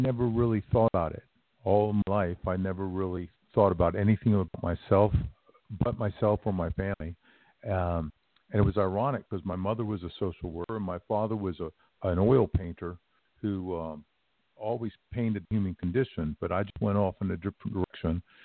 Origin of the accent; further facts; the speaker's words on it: New York, United States; My father went to Cooper Union, and we're from New York